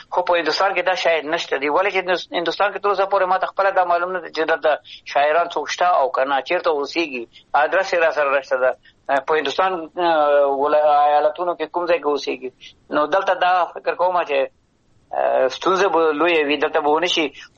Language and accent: Pashto; Afghanistan; moved away; وطن کې مو ژوند هلته پیدا شوي یو، لوی